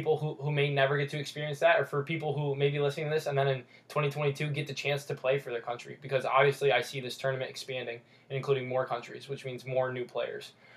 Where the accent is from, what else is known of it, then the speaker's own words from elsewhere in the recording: United States; born there; I was born in the United States, and I'm average at best.